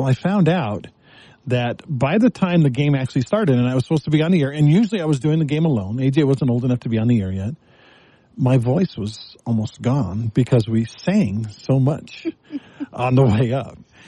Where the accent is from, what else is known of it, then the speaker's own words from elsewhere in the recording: Texas, United States; I grew up in Texas, the home of Dr. Pepper. Dr. Pepper is everywhere in Texas, and I just kind of feel like it's my connection to Texas is drinking Dr. Pepper.